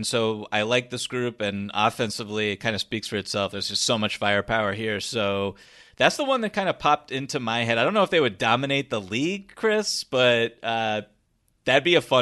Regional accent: Toronto, Ontario, Canada; My hometown, Toronto Raptors, have made it clear

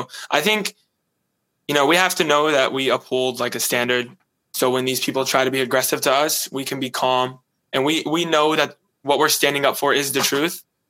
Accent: United States; I'm American, so I don't witness it

